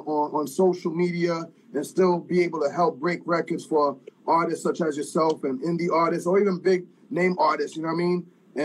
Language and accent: English; New York, United States; I say this not because I was raised and born in New York, not because I love New York music